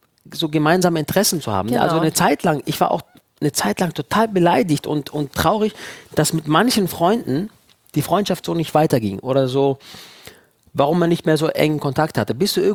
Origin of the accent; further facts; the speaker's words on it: Hechingen, Baden-Württemberg, Germany; now in Cologne, Germany; aber ich bin auch aus Hechingen, aus Baden-Württemberg, weggezogen nach Köln.